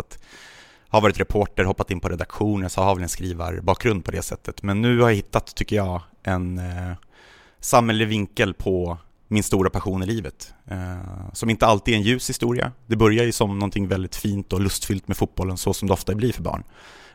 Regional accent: Gaziantep, Turkey; now in Sweden; en lokal liga i Gaziantep, som min hemstad i Turkiet.

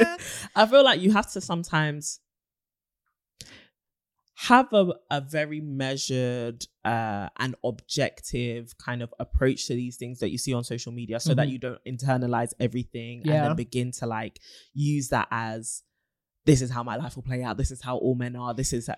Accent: United Kingdom; I really said wherever. And I am British.

